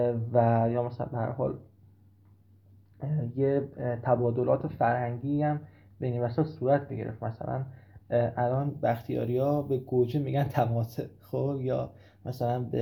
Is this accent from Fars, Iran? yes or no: no; Ahvaz, Khuzestan, Iran; born there; البته من خودم متولد اهوازم،